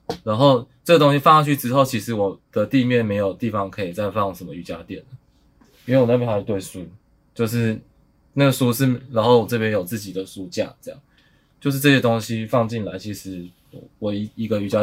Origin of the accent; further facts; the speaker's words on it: Nantou County, Taiwan; also born or lived in Wufeng / Kaohsiung; 现在是2022年了，39岁了，我39岁了。那我的老家在南投，然后我的租屋经验呢，是从高中就在外面了